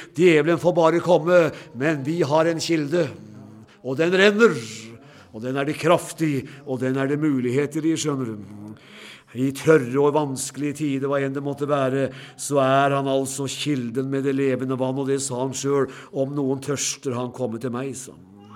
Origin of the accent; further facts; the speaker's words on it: Notodden, Telemark, Norway; Og jeg var hjemme på Notodden og gikk rundt på kjerkegården